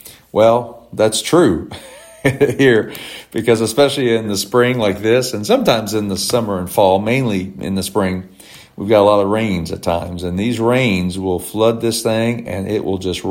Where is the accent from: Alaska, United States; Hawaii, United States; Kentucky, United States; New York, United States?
Kentucky, United States; I grew up in Kentucky. I grew up in and out of kind of the country, if you will.